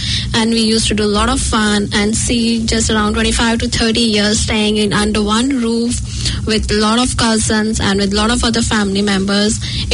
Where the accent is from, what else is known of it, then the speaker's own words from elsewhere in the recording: India; English is a second language; moved away as an adult; now in New Zealand; I'm from India. And I'm only 6 months old in New Zealand. I just landed on 10th of July on New Zealand 2018. Probably that was on my birthday.